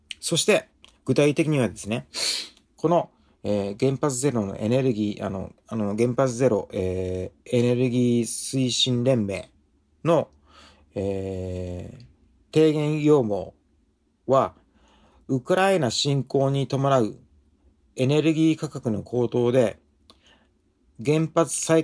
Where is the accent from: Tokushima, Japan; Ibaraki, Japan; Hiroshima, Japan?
Ibaraki, Japan; born there; also born or lived in Tokyo; now in Okinawa, Japan; 自分はですね今沖縄に住んでるんですけども、もともと生まれは、茨城でして、でずっと東京とかで暮らしておりました。ただ生まれは茨城で、父の墓で母の墓も茨城にあります。